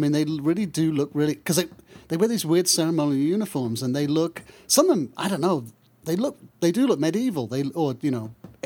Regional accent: United Kingdom; As a Brit

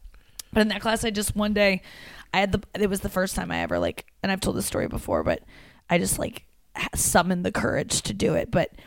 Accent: St. Louis, Missouri, United States; St. Louis is my home club or my hometown, and it was amazing because I sold out two shows at the Pageant

